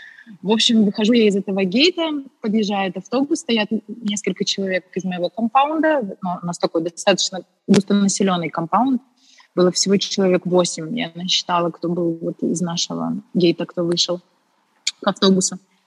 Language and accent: Russian; Ukraine; Я из Украины.